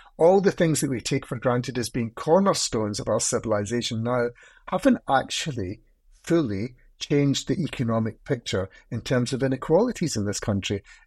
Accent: Scotland, United Kingdom; also born or lived in London; So being a Scotsman myself, it felt like a gift.

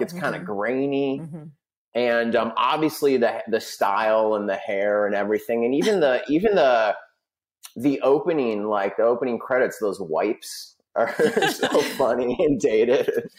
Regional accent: San Diego, California, United States; also born or lived in Los Angeles; even though I'm from San Diego and I spent half my life there and I've spent half my life

